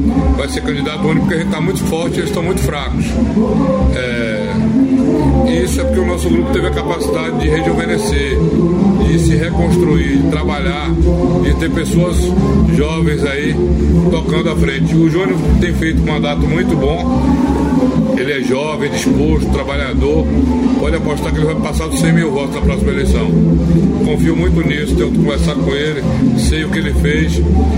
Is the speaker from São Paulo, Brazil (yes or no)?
no; Campo Formoso, Bahia, Brazil; não servir para eu beneficiar a minha terra, não vale nada. E aí eu prefiro ficar com carinho dos Campo Formosenses, que sabem que se eu estou lá é para servir essa terra.